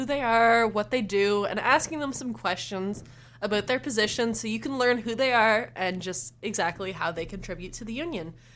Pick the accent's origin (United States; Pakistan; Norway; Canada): Canada; Saint John, New Brunswick; I'm originally from St. John, New Brunswick, so not too far away.